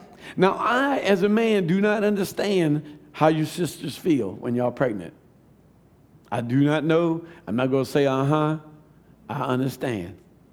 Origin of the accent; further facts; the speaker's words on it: Louisiana, United States; and all those things that holiness people do in Georgia, and I'm from Louisiana going, huh?